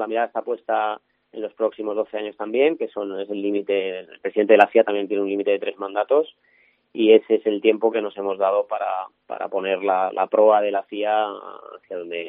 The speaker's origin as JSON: {"language": "Spanish", "region": "Valencian Community", "country": "Spain", "said": "como valenciano también que soy"}